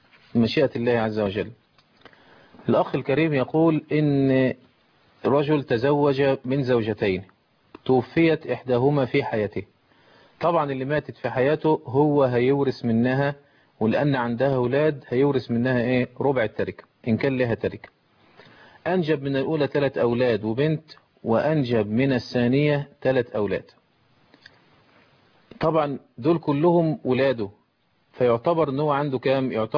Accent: Egypt; عندنا في مصر الوصية الواجبة لأبناء الابن أو البنت اللي توفي في حياة أبيه

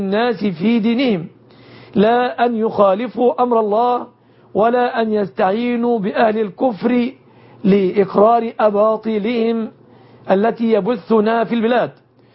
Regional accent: Egypt

